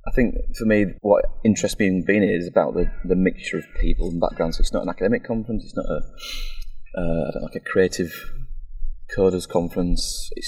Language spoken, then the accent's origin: English; United Kingdom; as a British person